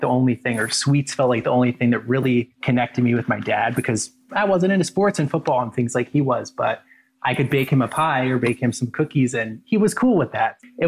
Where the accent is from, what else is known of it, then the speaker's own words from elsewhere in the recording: Philadelphia, Pennsylvania, United States; You know, Philly is, I think it's really similar to New York or any big city, where even having lived here all my life, I feel like every time I visit Philadelphia, I always discover something new.